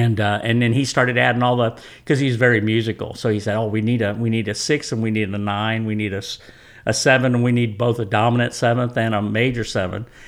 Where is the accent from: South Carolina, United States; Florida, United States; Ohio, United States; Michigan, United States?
Michigan, United States; Detroit; I'm from Detroit, so I had a lot of those influences.